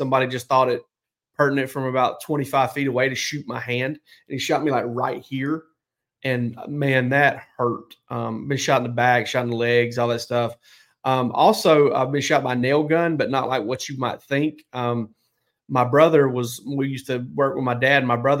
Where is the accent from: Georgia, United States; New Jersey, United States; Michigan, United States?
Georgia, United States; growing up in South Georgia, we never had a sports talk radio station